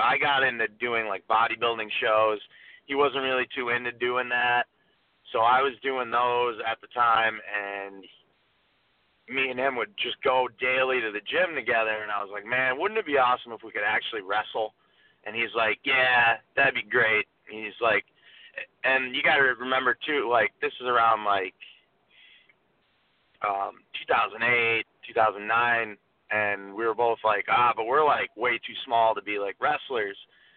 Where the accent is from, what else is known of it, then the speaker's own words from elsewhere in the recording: Scranton, Pennsylvania, United States; And I'm from Scranton.